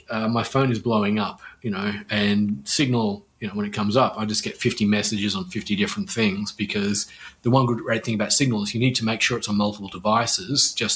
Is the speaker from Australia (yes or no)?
yes; Melbourne, Victoria, Australia; I'm from Melbourne, so the heat didn't bother me. It was the humidity. Just nice dry heat. I miss that.